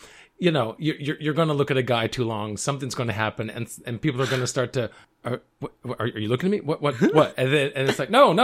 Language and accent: English; the South, United States; And I grew up in the South, which is very similar.